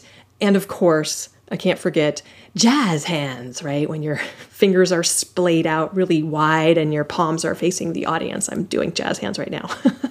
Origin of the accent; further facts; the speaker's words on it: Palo Alto, California, United States; When I was 16, I took my first jazz dance class at a private studio in my hometown of Palo Alto, California